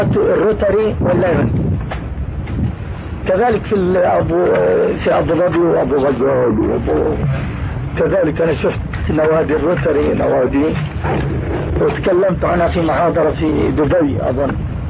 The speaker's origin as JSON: {"language": "Arabic", "country": "Jordan", "said": "انتشرت عندنا في الأردن مثلا"}